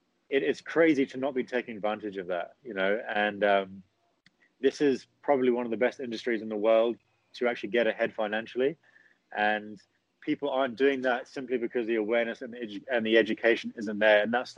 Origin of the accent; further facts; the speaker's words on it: Dubai, United Arab Emirates; also born or lived in New Zealand; I am English Kiwi, and I was raised in Dubai, actually. And then I went to New Zealand to finish my schooling and go to university